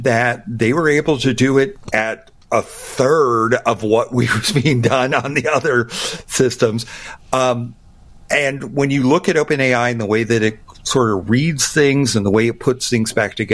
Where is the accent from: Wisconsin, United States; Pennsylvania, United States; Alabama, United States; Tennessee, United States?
Alabama, United States; but I'm from Alabama and it's legal for me to date myself.